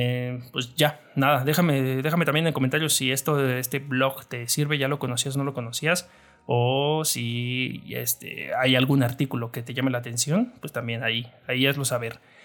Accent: Mexico; en mi país todavía, en México, todavía no está disponible

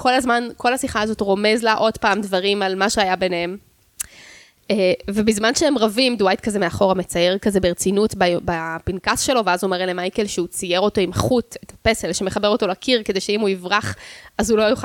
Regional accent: Jerusalem, Jerusalem District, Israel; אני גדלתי בירושלים

